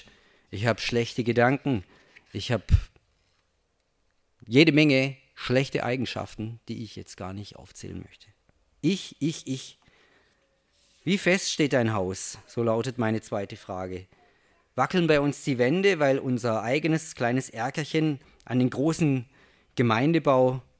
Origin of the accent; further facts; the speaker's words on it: Baden-Württemberg, Germany; bin ja Schwabe, ne?